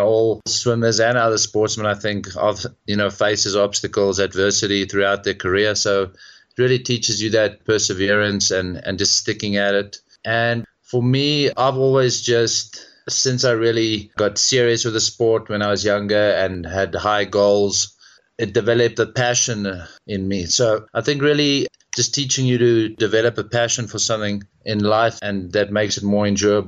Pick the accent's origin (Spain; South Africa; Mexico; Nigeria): South Africa; Bloemfontein, Free State; So I've lived in Pretoria quite a few years. Originally, I'm from Bloemfontein, which is the smallest city in the Free State province, big rural area.